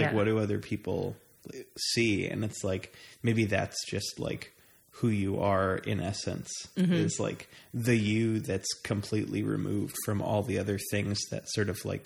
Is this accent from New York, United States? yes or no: yes; New York, United States; I'm from Long Island.